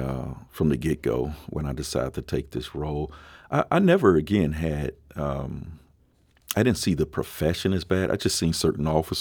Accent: St. Louis, Missouri, United States; as a young teenager growing up in the St. Louis region

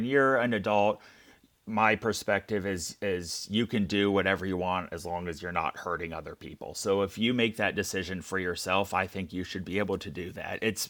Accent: Springfield, Missouri, United States; which attaches, you know, my hometown of Springfield to yours there in St. Louis

